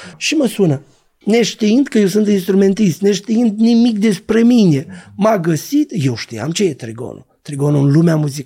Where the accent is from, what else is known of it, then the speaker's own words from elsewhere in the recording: Ungheni, Ungheni District, Moldova; now in Chișinău, Moldova; ca să vin din Ungheni la Chișinău